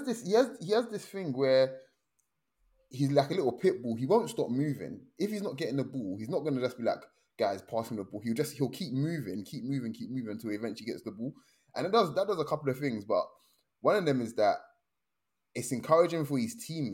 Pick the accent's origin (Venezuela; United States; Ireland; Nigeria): Nigeria; But I'm Nigerian.